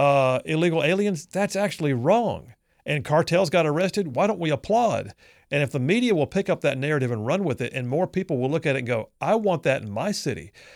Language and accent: English; Birmingham, Alabama, United States; That's near and dear to my heart. I did a lot of my growing up in Birmingham and Jefferson County.